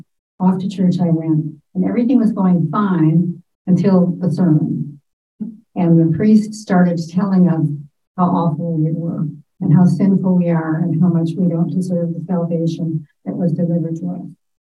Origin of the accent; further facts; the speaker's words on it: Fond du Lac, Wisconsin, United States; I was born and raised in Fond du Lac, Wisconsin. It's a town of 30,000 people, had no less than four Catholic churches, each equipped with a parochial school.